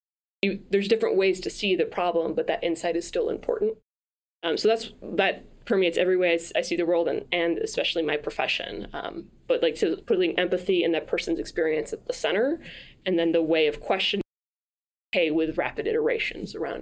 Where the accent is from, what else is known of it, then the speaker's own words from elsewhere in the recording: France; So I grew up in France. I was born and raised in France with parents who, you know, grew up in America and England and France themselves. And so I had this mixed background, and I went to the French public school system, but I spoke English at home.